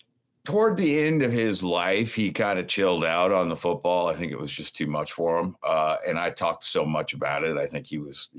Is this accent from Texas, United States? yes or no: no; Kirkland, Washington, United States; also born or lived in Renton / Seattle; now in Los Angeles, United States; Well, I was born and raised in Seattle. I was born actually in Renton and grew up in Kirkland and then, you know, lived in downtown Seattle for the beginning of my young adult life before I moved to Los Angeles.